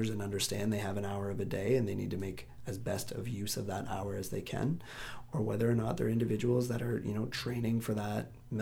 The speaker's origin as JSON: {"language": "English", "town": "Lindsay", "region": "Ontario", "country": "Canada", "tie": "born or raised there", "said": "For me personally, I find growing up in Lindsay, there's so many businesses that I truly do love in town."}